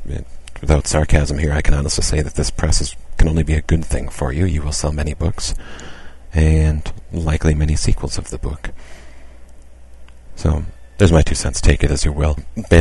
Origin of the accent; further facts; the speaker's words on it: Minnesota, United States; This is kind of close to home, being a Minnesotan and knowing how Minnesota is towards issues of faith and being an atheist.